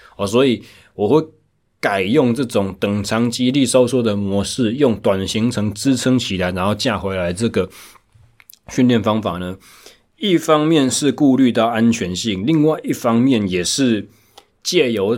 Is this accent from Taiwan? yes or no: yes; Taichung, Taiwan; 因为我目前回到我的故乡，我的出生地台中，去进行重新一个领域和跑道的转变。